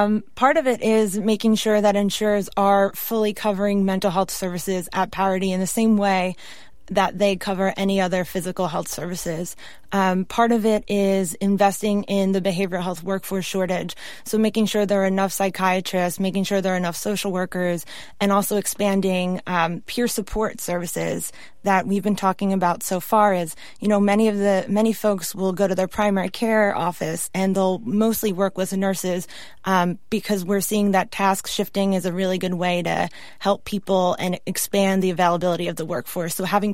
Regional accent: Philadelphia, Pennsylvania, United States; moved away as an adult; now in Washington, United States; I grew up in Pennsylvania in the Philadelphia area and was so horrified by how, and all the things that I had to deal with, that I moved to DC

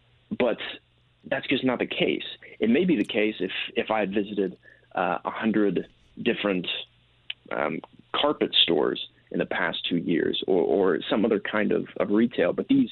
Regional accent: Indiana, United States; But by the time I got to Lawrence, Kansas, a few hundred miles from my hometown in Indiana

